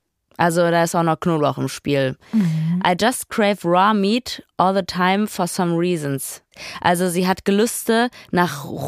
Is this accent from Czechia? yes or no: no; North Rhine-Westphalia, Germany; ich komme aus dem Ruhrpott, ne?